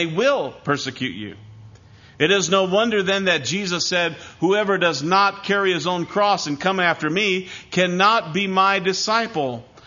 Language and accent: English; Iowa, United States; When I was a child growing up in Iowa, we would on occasion have some significant snowfalls.